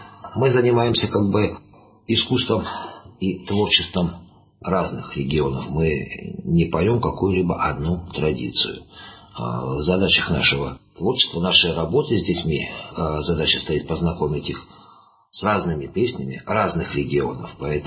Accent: Grozny, Chechnya, Russia; moved away as an adult; now in Moscow, Russia; Я сам родом с Северного Кавказа, из города Грозного. Там я и музыкальное училище закончил. А затем вот приехал в Москву, институт культуры.

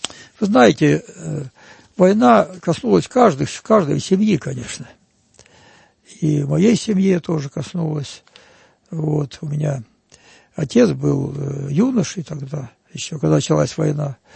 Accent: Avdiivka, Donetsk Oblast, Ukraine; я сам из Авдеевки, родился в Авдеевке, хотя казачьего рода, и предки там, донские казаки, русские, донские казаки

